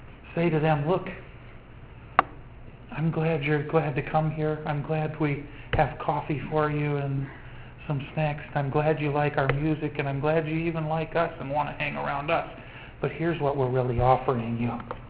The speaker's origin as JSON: {"language": "English", "country": "United States", "said": "But I'm an American, so they figure there's that much money there."}